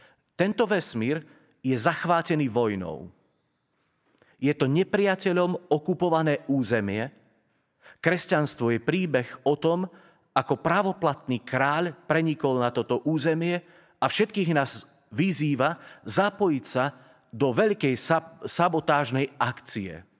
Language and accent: Slovak; Tatras, Slovakia; born there; že som sa narodil v najkrajšej dedine pod Tatrami, že žijem na Slovensku